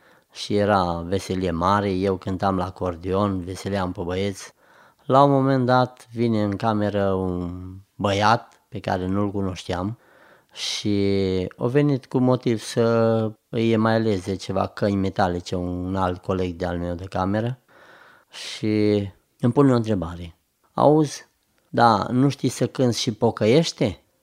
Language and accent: Romanian; Oradea, Bihor County, Romania